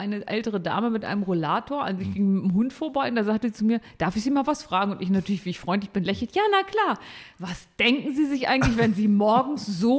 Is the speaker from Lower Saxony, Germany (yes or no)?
yes; Gittelde, Lower Saxony, Germany; Ich komme aus dem Harz, was soll ich sagen?